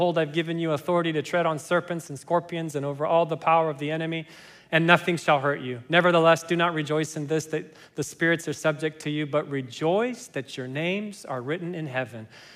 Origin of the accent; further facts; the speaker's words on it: Kenya; English is a second language; people found out that I grew up in Kenya and I spoke Swahili